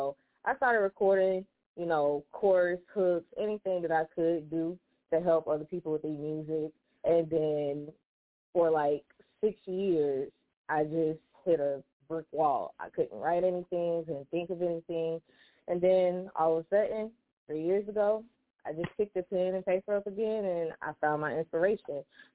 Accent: Prattville, Alabama, United States; I am from Prattville, Alabama, which most people don't know where it's at because it's small, but that's where I'm from.

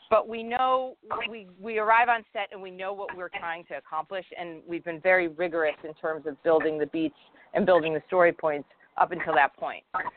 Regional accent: Chicago, Illinois, United States; I come from Chicago. I'm a playwright, and so I came from that world

